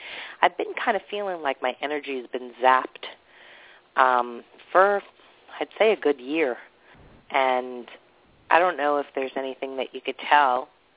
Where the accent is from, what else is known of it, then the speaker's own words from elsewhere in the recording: New York, United States; I'm from New York.